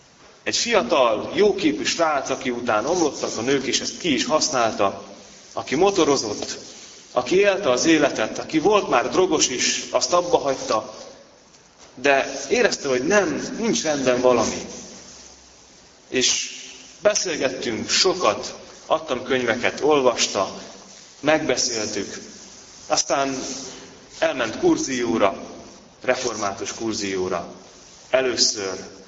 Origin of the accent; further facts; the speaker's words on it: Velyka Bihan, Zakarpattia Oblast, Ukraine; ahol nevelkedtem Nagyberegen